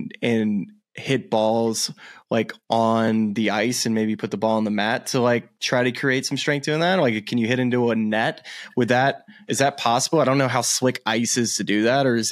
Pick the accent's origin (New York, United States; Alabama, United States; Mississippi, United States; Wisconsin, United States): Alabama, United States; And I'm from Alabama, so we don't got no ice rinks around here, Maverick.